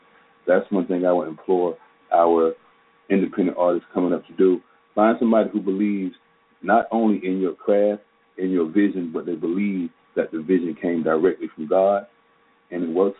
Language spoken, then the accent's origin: English; South Carolina, United States; I'm from South Carolina, and that's kind of quartet-centric.